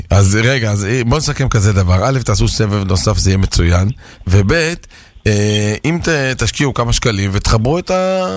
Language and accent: Hebrew; Bnei Brak, Tel Aviv District, Israel; אני פשוט בני ברקי